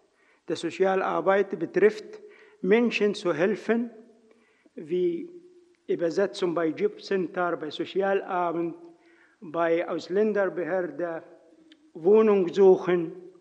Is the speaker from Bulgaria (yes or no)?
no; Egypt; German is a second language; ich komme aus Ägypten, ich bin verheiratet und ich habe 5 Kinder.